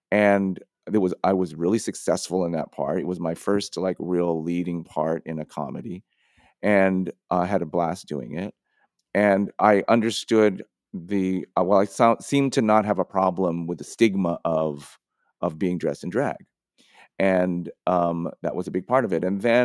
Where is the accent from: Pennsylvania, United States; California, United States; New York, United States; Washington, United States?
California, United States; San Francisco; who I knew as who I grew up with in San Francisco.